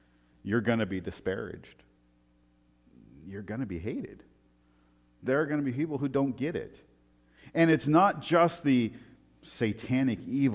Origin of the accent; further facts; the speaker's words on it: Portland, United States; You know, and I grew up in Portland, you know.